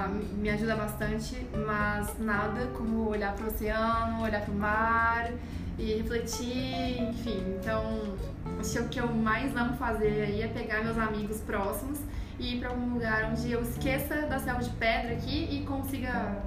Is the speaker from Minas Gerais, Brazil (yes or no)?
no; Curitiba, Paraná, Brazil; Eu sou de Curitiba, né? Então, São Paulo é uma cidade agitada para um curitibano.